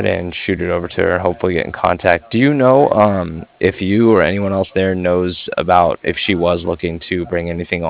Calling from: Cardiff, Wales, United Kingdom; And I was calling from Cardiff.

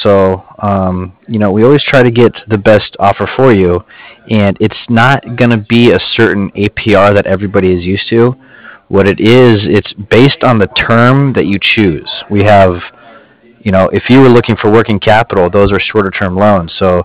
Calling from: Cardiff, Wales, United Kingdom; I'm calling from Cardiff.

